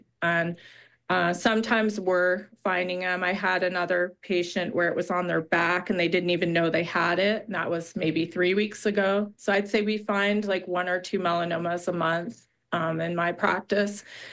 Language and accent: English; New York metropolitan area, United States; now in Park City, United States; Yes, I come from New York, New Jersey area.